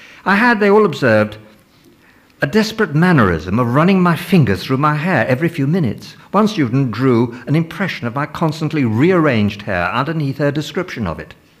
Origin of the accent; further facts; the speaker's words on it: United Kingdom; accent: British; My one immediate asset seemed to be my British voice. My peculiar accent was something, however, of a cultural barrier.